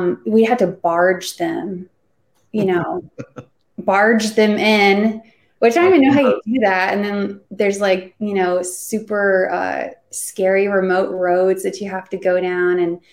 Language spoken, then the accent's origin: English; the South, United States; I had never had any experience with snow. I grew up in the South. It's an entirely different world.